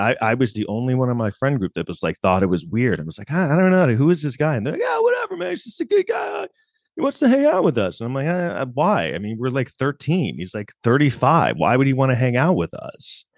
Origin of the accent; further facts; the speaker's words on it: New York City, New York, United States; I grew up in New York City and Manhattan in the 80s.